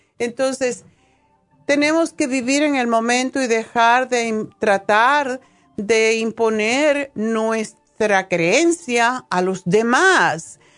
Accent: Cuba; also born or lived in Madrid; now in United States; Cuando yo salí de Cuba, estuve viviendo en Madrid y en España pedí la residencia de los Estados Unidos.

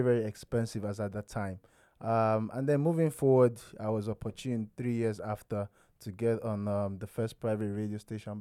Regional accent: Lagos, Nigeria; born, raised in Lagos from Edo State, both families.

